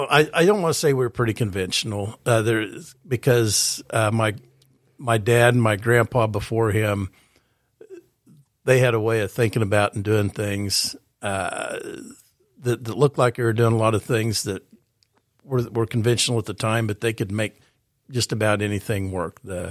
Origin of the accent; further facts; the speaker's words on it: Protection, Kansas, United States; Anyway, I grew up in Protection, Kansas. I'm an old Protection Panther. We're that's part of the South Central School District now.